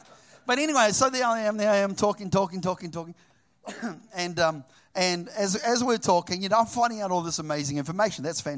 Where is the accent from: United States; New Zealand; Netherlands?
New Zealand; Wellington; so she's from Sydney, I'm from Wellington.